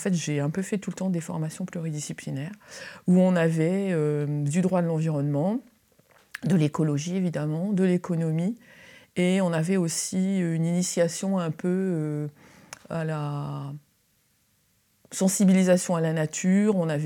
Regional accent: Orléans, Centre-Val de Loire, France; born there; Alors, je suis née à Orléans en 1960.

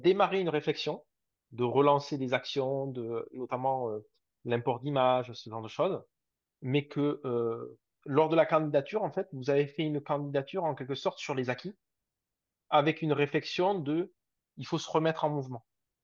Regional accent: Bordeaux, Nouvelle-Aquitaine, France; vu que je suis bordelais, c'est ce que je suis

